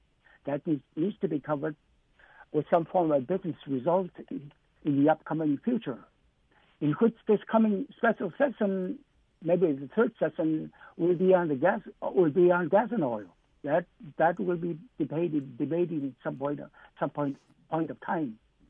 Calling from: Eek, Alaska, United States; I'm calling from Eek.

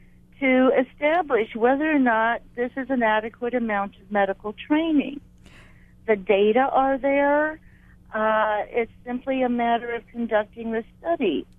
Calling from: Pune, Maharashtra, India; I'm calling from Pune, but I live in Honolulu.

